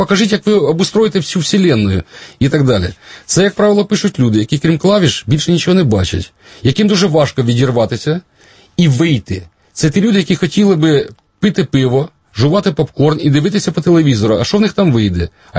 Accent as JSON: {"language": "Ukrainian", "town": "Vatutine", "region": "Cherkasy Oblast", "country": "Ukraine", "tie": "born or raised there", "said": "Остання зустріч була в моєму рідному місті Ватутіна."}